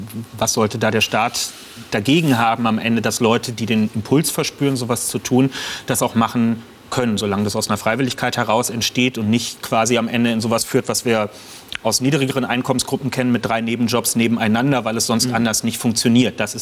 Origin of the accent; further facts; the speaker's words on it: Berlin, Germany; Aber wenn ich aus der Perspektive als Berliner, der ich bin, herausspreche